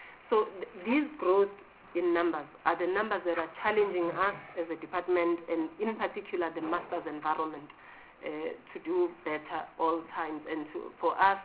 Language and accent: English; Durban, KwaZulu-Natal, South Africa; I come from Durban. Excuse my bias towards Durban.